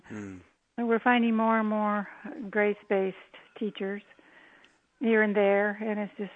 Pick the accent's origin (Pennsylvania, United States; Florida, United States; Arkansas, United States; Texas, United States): Texas, United States; I'm originally a Texan, about ninth generation Texan, but I've been out here for a long time, so California is my home.